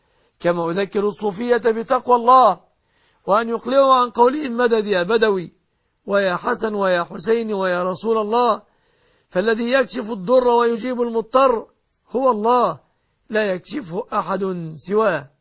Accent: Egypt; بلادنا مصر

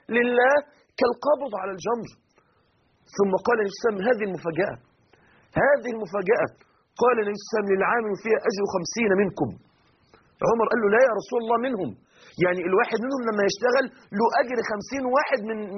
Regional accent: Mansoura, Dakahlia, Egypt; انا مثلا من المنصوره

